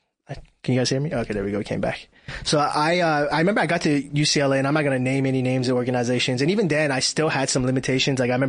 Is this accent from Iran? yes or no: yes; Iran; now in United States; I'm fortunate on some level that I'm from Iran, and America and Iran don't have good relations.